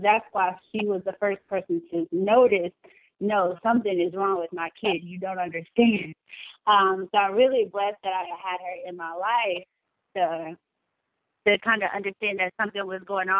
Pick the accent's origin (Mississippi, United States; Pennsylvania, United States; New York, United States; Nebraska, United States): Mississippi, United States; Vicksburg; I grew up in Vicksburg, Mississippi.